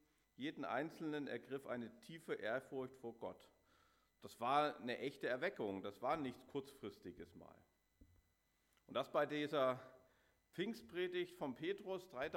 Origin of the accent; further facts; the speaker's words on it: Saxony, Germany; da waren wir in dem Ort, das ist da, wo ich herkomme, oder die Region